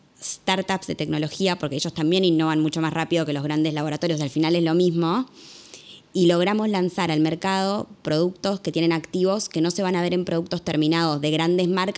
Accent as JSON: {"language": "Spanish", "country": "Uruguay", "said": "pero yo soy uruguaya y creo que Uruguay, si bien tiene como la contra de decir es un mercado muy chico"}